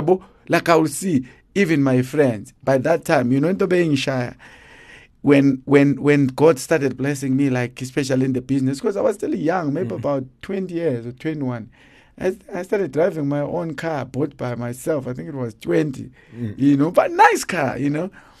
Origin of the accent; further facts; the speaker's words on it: South Africa; I'm growing up in South Africa. Everything I know is South Africa, you know. I'm not clued up with my blood country.